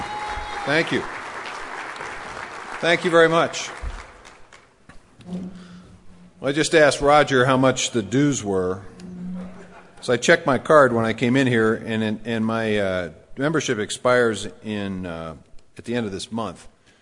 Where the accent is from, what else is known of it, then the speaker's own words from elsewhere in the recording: Iowa, United States; at least in my home state